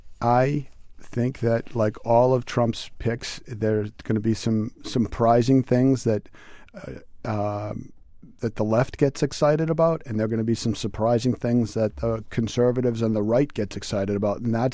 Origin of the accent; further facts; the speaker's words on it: Massachusetts, United States; Of course, you know, I'm from Massachusetts